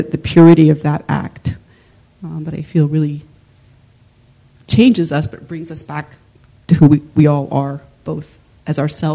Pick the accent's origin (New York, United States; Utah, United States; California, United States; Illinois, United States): New York, United States; New York City; I'm from New York City.